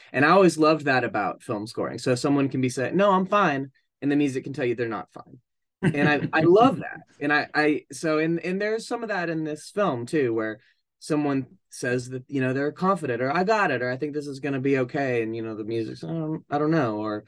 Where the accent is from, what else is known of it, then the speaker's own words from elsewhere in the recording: Tennessee, United States; I grew up in East Tennessee and I grew up, you know, listening